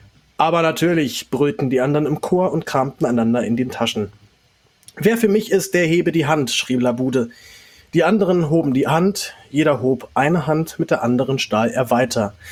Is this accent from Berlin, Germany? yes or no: yes; Berlin, Germany; wie sie denn dann aussehen, wenn man als Berliner auch so wenig rauskommt.